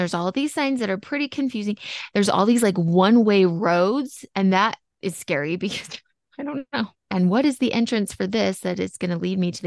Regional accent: St. George, Utah, United States; also born or lived in Portland; I grew up in St. George, which is a pretty small town, especially when I was growing up, it's pretty small. And then we moved to Portland, much larger city, right?

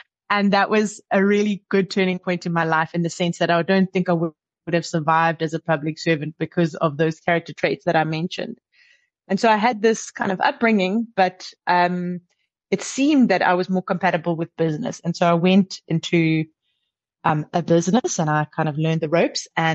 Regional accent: South Africa; I grew up in South Africa. I grew up kind of at the time that South Africa became a democracy. And actually, I am the daughter of two politicians

